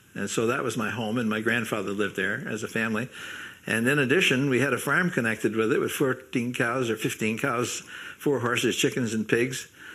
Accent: Vermont, United States; But I also was not a typical farmer because I was brought up in the North Hill House, which was an inn.

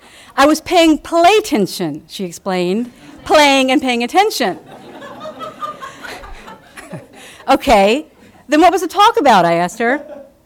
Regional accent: Nashville, Tennessee, United States; But inside of the frame is a world I could never have imagined when I was growing up in Nashville. But the South of my childhood has changed too.

